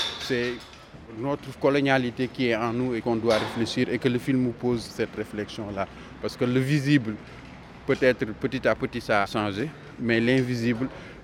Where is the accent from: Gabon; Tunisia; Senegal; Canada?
Senegal; Tiaroye, Dakar; Voilà, je suis né là-bas, j'ai grandi là-bas. Et je pense qu'il y a des signes. Moi, je suis né à Tiaroy-Gare. Dans mon bulletin de naissance, c'est marqué Tiaroy-Gare. Donc il y a la gare. J'ai grandi dans un quartier qui s'appelle Guinaraï, derrière les voies ferrées.